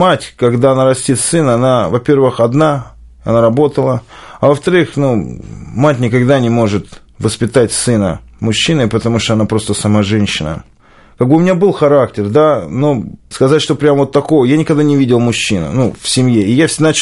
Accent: Moscow, Russia; я из Москвы, а мне 33 года, совершенно недавно исполнилось, и я вошел в возраст Иисуса Христа.

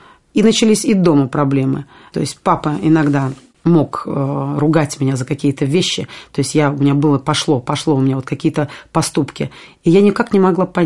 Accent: Saint Petersburg, Russia; И я росла, родилась в Ленинграде.

